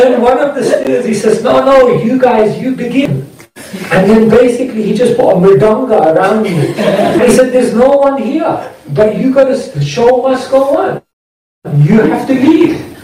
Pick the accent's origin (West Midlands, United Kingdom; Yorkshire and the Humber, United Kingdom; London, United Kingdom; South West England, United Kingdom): London, United Kingdom; Wembley; And I'm from Wembley. So what happened, one is coming up to Diwali, and the devotees said, there's a big, you know, Diwali parade in Wembley, they do it along the E Road. And I was like, I definitely got to dodge that one. That's like my hometown.